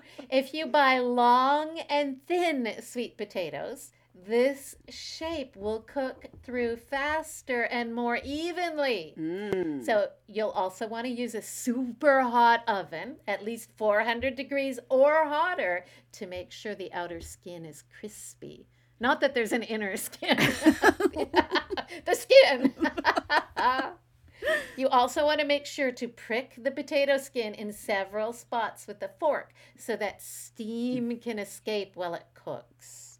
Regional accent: Canada; moved away as an adult; also born or lived in Asia; now in Beijing, China; I am a Canadian gal who's been living and teaching in Asia for the last 20-some years, and I'm presently stuck in Beijing

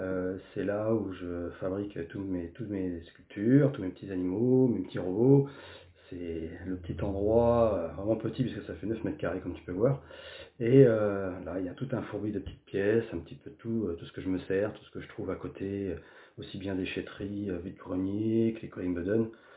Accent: Cherbourg, Normandy, France; Donc je suis né à Cherbourg, donc je suis cotentinois d'origine

